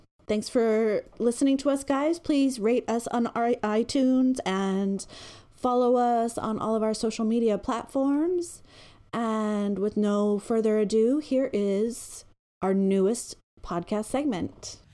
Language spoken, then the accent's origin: English; West Coast, Canada; My accent's weird because I grew up on the West Coast.